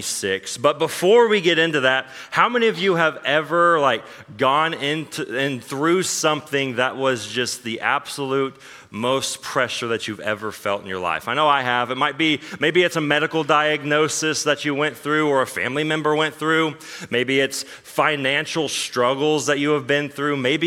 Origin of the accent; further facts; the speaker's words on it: Oklahoma, United States; moved away; also born or lived in Florida; I am originally from Oklahoma, moved to Florida, crazily now, my wife and I, and Athalia, our daughter, has now moved to Ohio, straight from Florida.